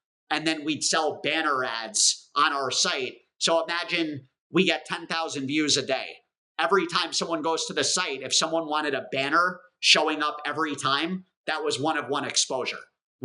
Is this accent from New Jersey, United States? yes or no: yes; New Jersey, United States; So I'm here as a kid growing up in New Jersey, like diehard foodie. I grew up very close to New York City